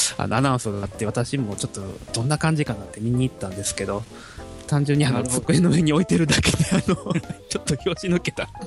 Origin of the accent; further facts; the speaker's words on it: Osaka, Japan; moved away; 私の場合やっぱり地元が大阪だけにカンハム派なんですけど、